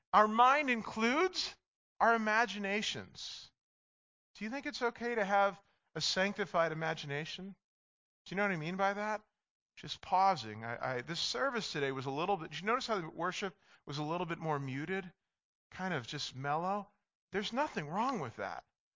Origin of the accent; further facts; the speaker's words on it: New York, United States; See, I've traveled around a lot, but I grew up outside of New York, so you'd hear that.